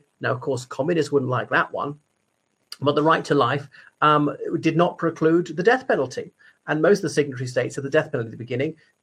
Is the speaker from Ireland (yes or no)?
yes; Ireland; everybody … from Ireland.